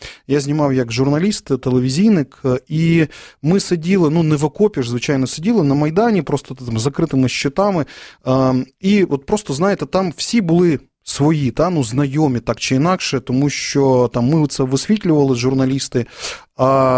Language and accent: Ukrainian; Kremenchuk, Poltava Oblast, Ukraine; я теж з Полтавської області, в принципі, з міста Кременчук, ну, там в мене батьки живуть.